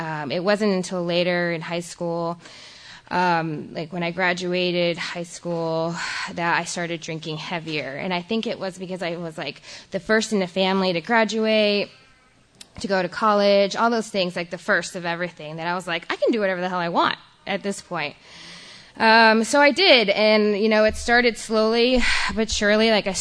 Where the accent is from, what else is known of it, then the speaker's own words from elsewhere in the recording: Chicago, Illinois, United States; now in San Antonio, United States; So I will, you know, I'm not from Texas. I was born and raised in Chicago. Thank you. Awesome. Texas, I live in San Antonio now, so it was a second home.